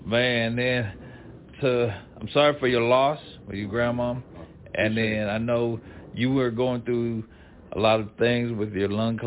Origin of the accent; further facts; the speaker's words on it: Bakersfield, California, United States; I'm from Bakersfield.